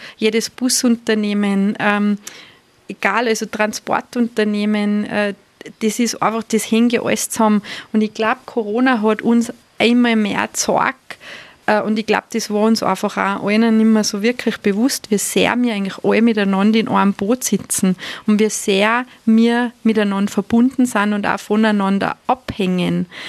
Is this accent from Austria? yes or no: yes; Austria; für uns selber, für uns als Österreicher, dass man mal die Schönheit unseres Landes wirklich entdeckt